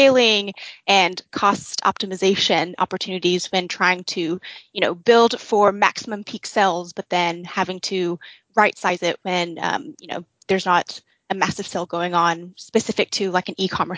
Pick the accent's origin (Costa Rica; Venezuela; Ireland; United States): United States; the South; accent: Southern; now in United Kingdom; sound extremely Southern in the UK. So I have to kind of check myself, because people are like, oh, where are you from? You have a really strong accent.